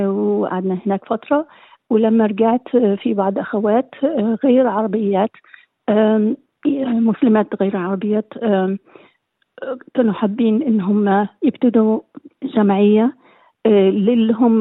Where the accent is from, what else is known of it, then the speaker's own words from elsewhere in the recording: Port Fouad, Port Said Governorate, Egypt; moved away as an adult; now in Australia; وأنا من مصر، من بلد اسمها بور فؤاد، بلد صغير جنب بورسعيد. أنا ووالدي ووالدتي وأخواتي حضرنا إلى أستراليا سنة 1968.